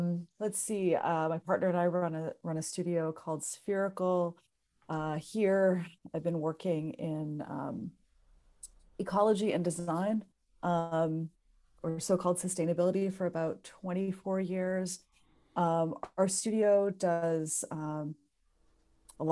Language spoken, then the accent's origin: English; Ontario, Canada; I am from a very different watershed. I'm from the Canadian side of the Great Lakes.